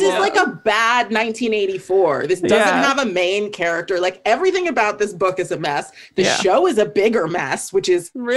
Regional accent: United States; I am, because I'm Black and I grew up in America for the most part. But also, I have this whole other culture and ethnic upbringing that isn't something that people see when they look at me.

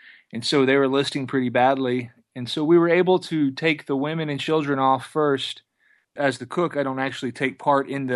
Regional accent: Galveston, Texas, United States; I grew up in Galveston, Texas, and was a banquet sous chef for many years.

